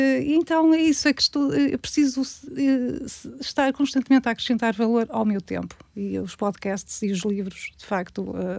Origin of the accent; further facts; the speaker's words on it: São João da Madeira, Aveiro, Portugal; sou natural de São João da Madeira